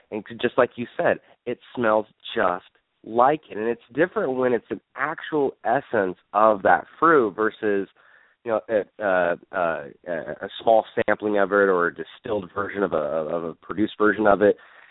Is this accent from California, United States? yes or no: yes; Fresno, California, United States; I grew up in Fresno, California, in the middle of the grapevines, and my school had a ton.